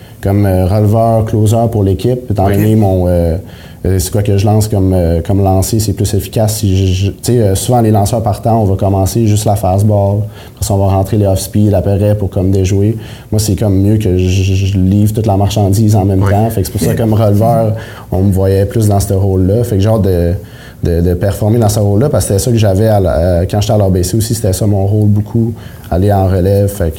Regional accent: Alma, Quebec, Canada; Fait que moi, je suis originaire d'Alma.

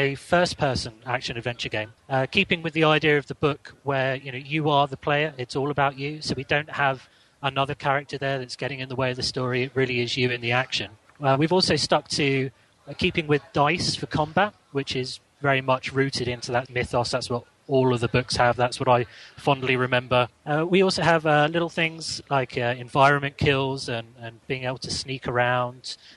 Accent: Teddington, London, United Kingdom; and I'm from Teddington.

